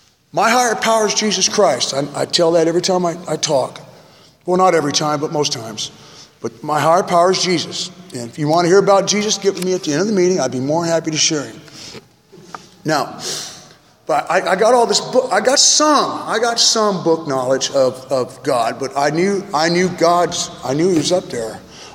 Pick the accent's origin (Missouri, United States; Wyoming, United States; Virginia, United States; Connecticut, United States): Missouri, United States; I'm from Missouri. I'm in federal prison in California